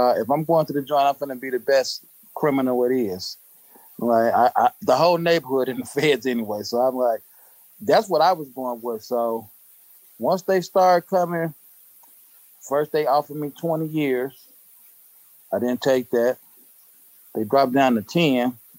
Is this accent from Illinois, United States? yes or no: yes; Chicago, Illinois, United States; because at the end of the day, I'm from Inglewood, Chicago. Y'all go look that up.